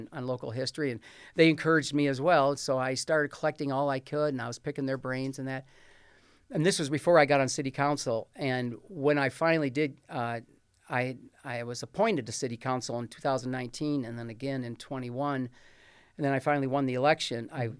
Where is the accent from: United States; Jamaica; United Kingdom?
United States; Perrysburg, Ohio; all those years of growing up in Perrysburg, raising family